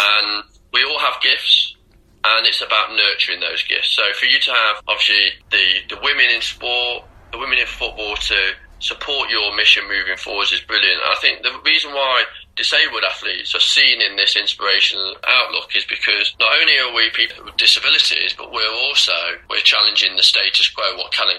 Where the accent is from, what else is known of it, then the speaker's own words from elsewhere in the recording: United Kingdom; because I feel that's my responsibility as a British athlete, but also as a person.